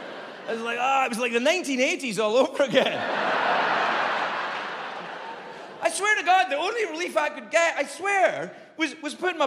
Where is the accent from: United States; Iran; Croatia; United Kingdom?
United Kingdom; Scotland; The doctor was a Scottish Protestant lady doctor, and I'm a Scottish Protestant man patient, so things are a little tense anyway.